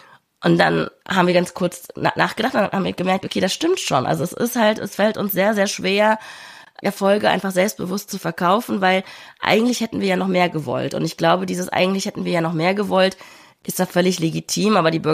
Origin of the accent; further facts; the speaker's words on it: Rhineland, Germany; für mich als Rheinländerin